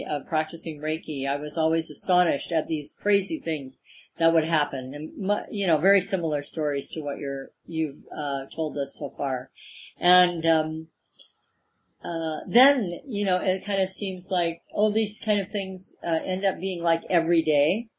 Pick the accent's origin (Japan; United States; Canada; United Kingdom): Japan; And I've received myself as a Japanese woman really differently.